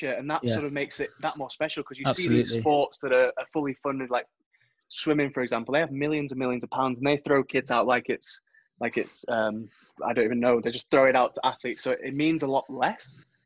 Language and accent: English; Manchester, North West England, United Kingdom; I'm from Manchester for people that are listening.